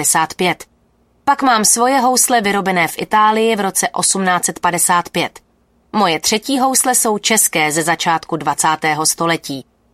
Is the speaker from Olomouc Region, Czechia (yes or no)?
no; Prague, Czechia; Jsem Pražačka a Prahu miluju